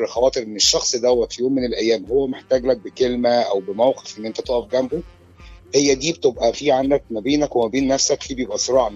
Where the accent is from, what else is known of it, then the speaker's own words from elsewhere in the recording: Cairo, Cairo Governorate, Egypt; من القاهره.